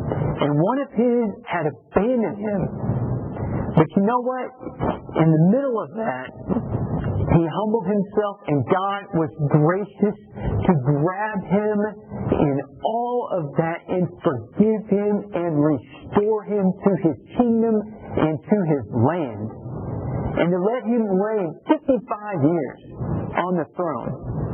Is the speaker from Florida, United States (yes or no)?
no; Rogers, Arkansas, United States; also born or lived in Bentonville; I grew up in Northwest Arkansas, Rogers, Bentonville, the home of Walmart.